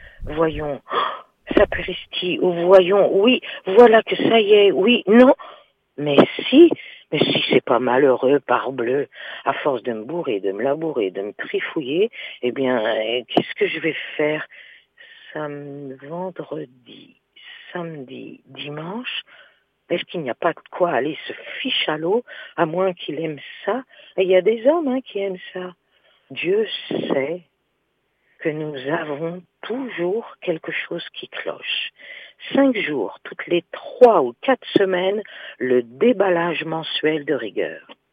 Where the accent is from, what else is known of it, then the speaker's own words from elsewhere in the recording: Angers, Pays de la Loire, France; moi je suis d'Angers à la base